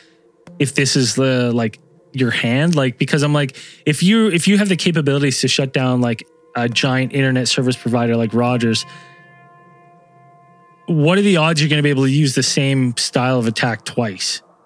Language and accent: English; Canada; But as a Canadian, I can speak for all Canadians